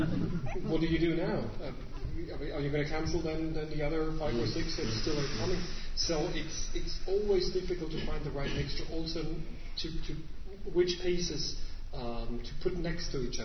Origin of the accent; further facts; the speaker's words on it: Zurich, Switzerland; English is a second language; I've only done so far in Zurich, in my hometown, and it's so gorgeous.